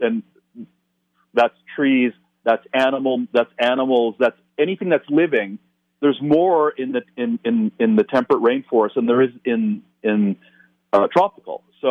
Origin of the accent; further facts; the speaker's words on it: Toronto, Ontario, Canada; unlike a place like Toronto, again my hometown, where it's not really part of the culture because we're not located near any kind of wilderness region, right?